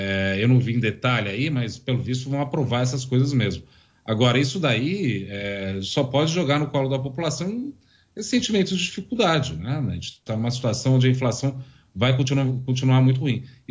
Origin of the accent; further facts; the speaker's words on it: Brazil; Uma coisa que nos provoca como brasileiro a pensar um pouco melhor